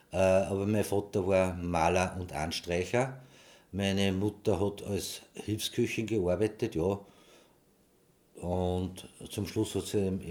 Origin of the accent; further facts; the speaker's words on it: Linz, Upper Austria, Austria; born there; geboren in Linz, bin 62 Jahre